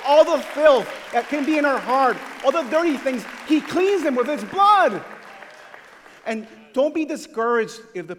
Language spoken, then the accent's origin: English; Honduras; I come from Honduras, a very poor country.